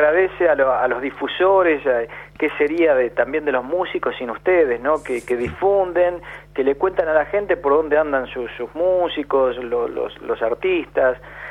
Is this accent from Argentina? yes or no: yes; Henderson, Buenos Aires Province, Argentina; born there; No, yo soy nacido en Henderson...